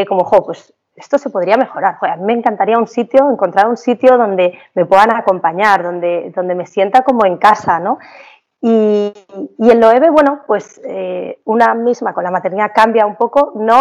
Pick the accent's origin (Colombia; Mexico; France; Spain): Spain; San Sebastián, Basque Country; also born or lived in Pamplona; yo soy de San Sebastián y estudié en Pamplona, estudié periodismo hace ya tiempo